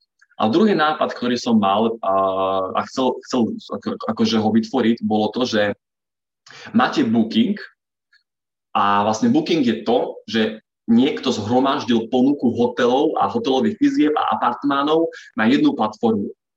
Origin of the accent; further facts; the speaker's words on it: Košice, Košice Region, Slovakia; spoznal som u nás v Košiciach jedného fakt akože mega bomba úspešného podnikateľa